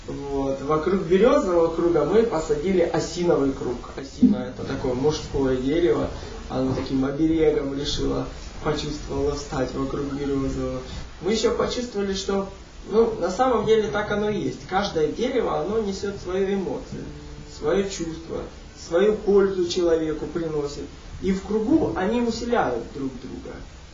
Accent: Ukraine; Мы с Украины. У нас есть поместье.

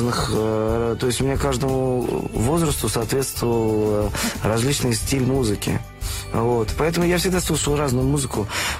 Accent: Ufa, Bashkortostan, Russia; Я еще из другого города, я из Уфы, приезжий, значит, провинциал.

